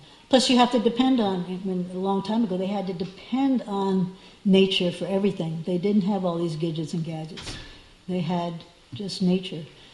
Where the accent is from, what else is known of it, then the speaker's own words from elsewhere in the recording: Miami, Florida, United States; I used to live in Miami. I was raised in Miami. And I hadn't been back there for years.